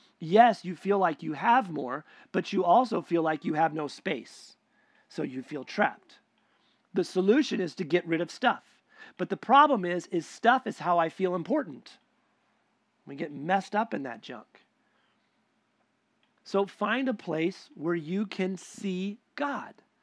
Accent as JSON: {"language": "English", "country": "United States", "said": "I'm American, I'm independent, and you don't get to tell me what"}